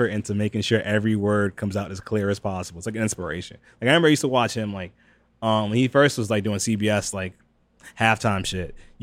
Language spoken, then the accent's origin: English; Boston, Massachusetts, United States; Isaiah, I'm from as a Bostonian, Isaiah did so much for us